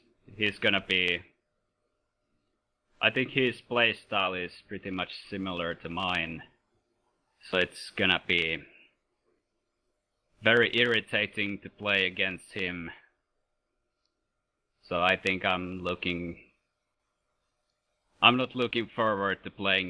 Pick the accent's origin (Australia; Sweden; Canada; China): Sweden; No, I'm from Sweden.